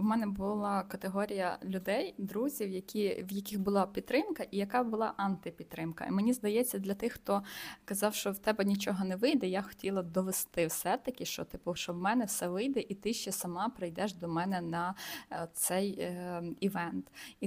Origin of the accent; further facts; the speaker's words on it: Rivne, Rivne Oblast, Ukraine; бо я сама з Рівного, це маленьке містечко.